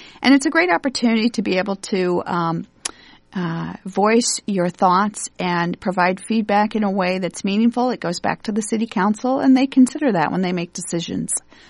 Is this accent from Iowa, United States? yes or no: yes; Ames, Iowa, United States; I would say that I grew up in Ames, but I didn't have a very good understanding of the history.